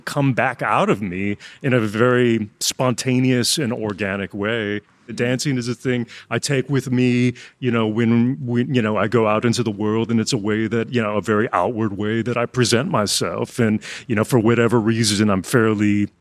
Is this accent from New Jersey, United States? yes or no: no; Chicago, Illinois, United States; I was born in Chicago, but grew up in the suburbs of Chicago.